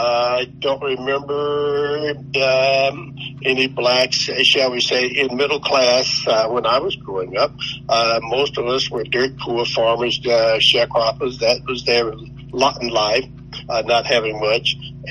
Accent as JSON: {"language": "English", "region": "Georgia", "country": "United States", "tie": "born or raised there", "said": "Okay, well, I was born in Randolph County, Georgia, son of sharecroppers, and I went to public schools there."}